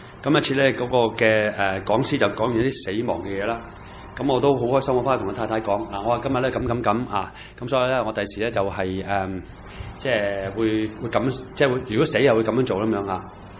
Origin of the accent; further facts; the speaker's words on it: China; 其實我中國人都係咁樣嘅。